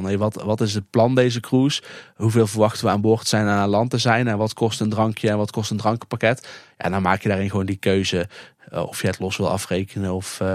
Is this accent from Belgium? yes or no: no; Netherlands; En dat vinden wij dan misschien nog wel wat vervelend soms als Nederlander.